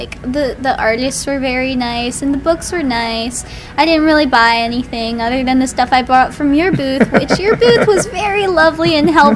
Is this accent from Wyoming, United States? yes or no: no; Newark, Delaware, United States; I come from Newark, Delaware. Didn't travel too far, about a 45-minute drive.